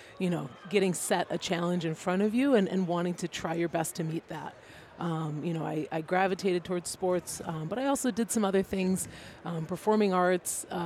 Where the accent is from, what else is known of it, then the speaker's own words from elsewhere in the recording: Rochester, New York, United States; Yeah, so I'm actually a Rochester native. I grew up in the suburbs of Brighton, just outside the city. You know, had a great education at Brighton High School